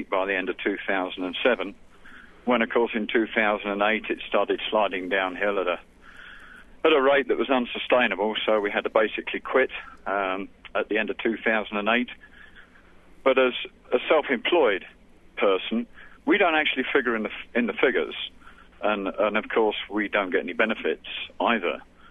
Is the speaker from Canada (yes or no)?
no; England, United Kingdom; moved away as an adult; now in Cheyenne, United States; I'm originally from England